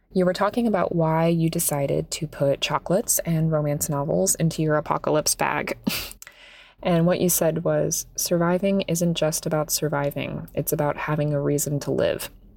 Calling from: Port St. Lucie, Florida, United States; I'm calling in from Port St. Lucie, Florida.

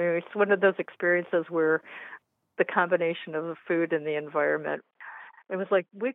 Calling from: Cleveland, Ohio, United States; Cleveland, Ohio area.

